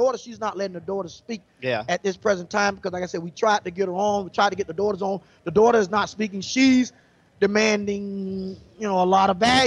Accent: Florida, United States; I was from South Florida. We woke up on our toes being slick.

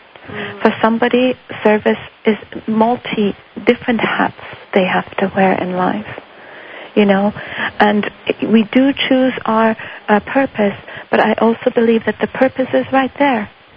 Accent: Iran; when I was born and raised in Iran, I think really very early in my life

